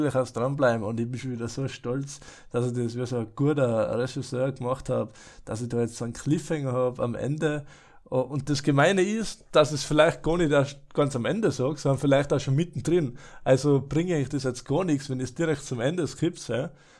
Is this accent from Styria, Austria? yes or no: no; Wildschönau, Tyrol, Austria; ich bin aus der Wildschönau, für die, was noch nicht wissen, Wildschönau sagen wir